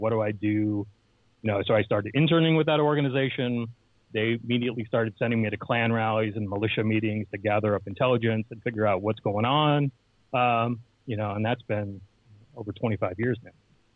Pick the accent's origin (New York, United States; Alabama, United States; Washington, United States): Washington, United States; Spokane; I grew up in Spokane, Washington, which, you know, for your listeners will know, is pretty much a stone's throw away from the Aryan Nations compound at Hayden Lake, Idaho.